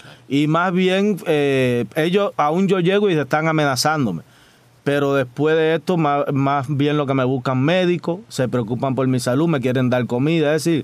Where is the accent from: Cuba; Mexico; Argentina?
Cuba